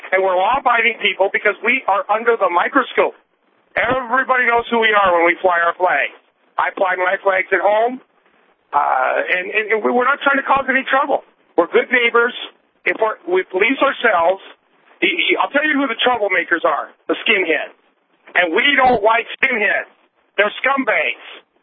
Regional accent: West Coast, United States; I'm from the West Coast.

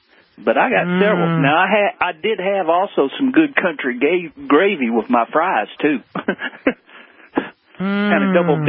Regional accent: the West, United States; I'm from the West. My family's from the Midwest.

